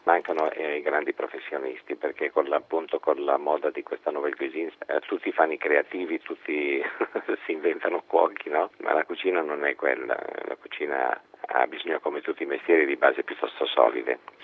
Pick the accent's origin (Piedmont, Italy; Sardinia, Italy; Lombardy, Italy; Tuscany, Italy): Lombardy, Italy; Milan; Io sono milanese, per cui ho vissuto in una città abbastanza internazionale, diciamo, abbastanza cosmopolita